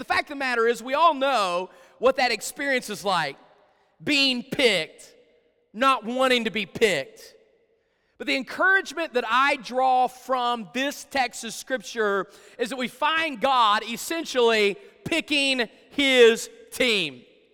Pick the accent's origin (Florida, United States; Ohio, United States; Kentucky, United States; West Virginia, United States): West Virginia, United States; I grew up in West Virginia in the 1980s, okay?